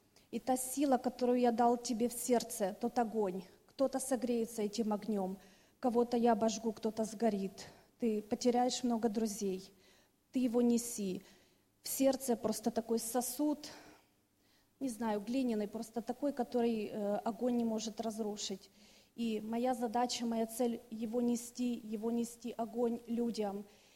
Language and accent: Russian; Kyiv, Ukraine; now in Czech Republic; я из Киева, но живу сейчас в Чехии.